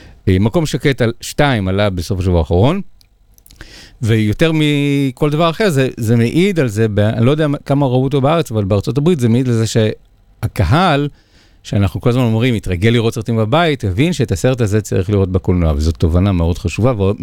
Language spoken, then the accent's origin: Hebrew; Rishon LeZion, Central District, Israel; אבל כילד ב-1981 בראשון, הייתי בשוכנע שזה שיר על ראשון.